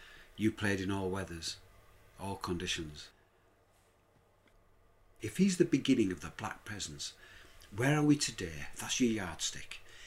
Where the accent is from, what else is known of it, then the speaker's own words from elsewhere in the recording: Leeds, Yorkshire and the Humber, United Kingdom; I'm from Leeds